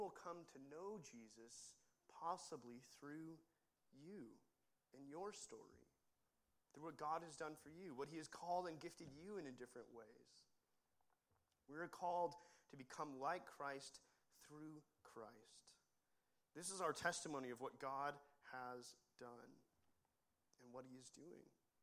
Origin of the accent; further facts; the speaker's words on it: United States; now in Australia; And I realized, oh, Australians are much more submissive to authority than I am as an American.